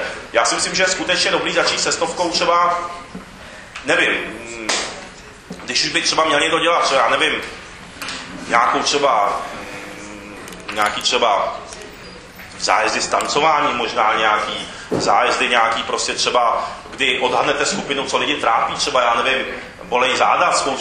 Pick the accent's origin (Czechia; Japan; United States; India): Japan; protože já jsem vyrostl v Japonsku a ve Spojených státech to taky znám velice dobře